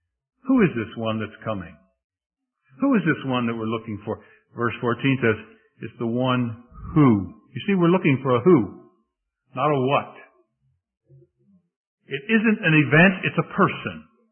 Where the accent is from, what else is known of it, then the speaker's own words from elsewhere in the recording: Philadelphia, Pennsylvania, United States; When I grew up in Philadelphia, on numerous occasions, I used the trolley car.